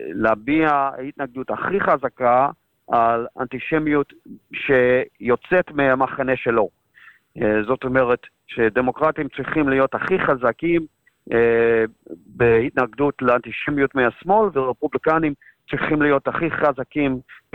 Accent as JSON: {"language": "Hebrew", "country": "United States", "tie": "born or raised there", "lives_now": "Israel", "said": "אני גדלתי בארצות הברית בשנות ה-70 ו-80"}